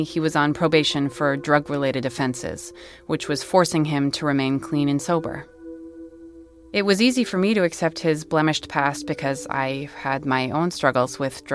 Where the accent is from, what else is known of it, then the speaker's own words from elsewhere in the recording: Kentucky, United States; having just driven up from a concert in Kentucky, my home state.